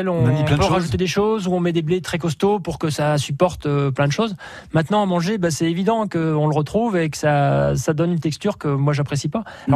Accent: Normandy, France; now in Nantes, France; enfin je suis pas nantais, hein, je suis normand.

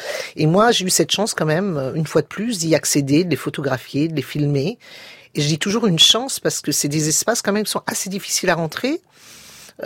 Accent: France; Donc, moi, j'ai grandi en France, quand même. J'ai fait ma scolarité ici.

